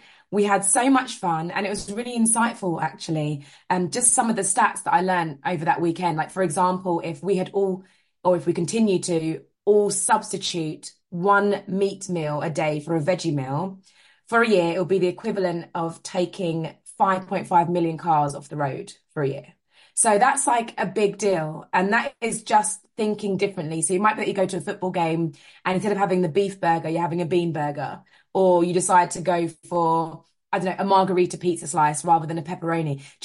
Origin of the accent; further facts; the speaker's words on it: Jamaica; so she had a red pea soup recipe, and being Jamaican myself, it is so good.